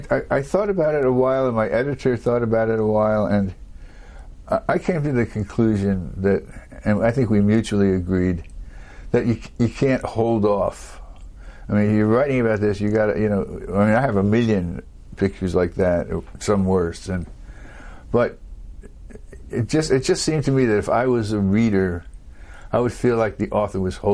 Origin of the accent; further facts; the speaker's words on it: New York City, New York, United States; I only learned to drive a car. I'm from New York City. I only learned to drive a car about a year ago.